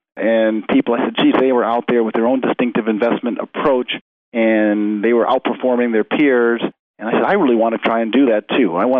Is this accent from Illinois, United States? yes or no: yes; Chicago, Illinois, United States; maybe because I grew up in Hyde Park, you know, part of the University of Chicago community